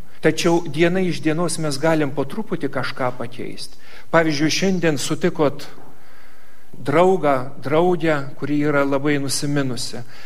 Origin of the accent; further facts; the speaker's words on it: Samogitia, Lithuania; kaip žemaičiai mes sakom, žėlaunos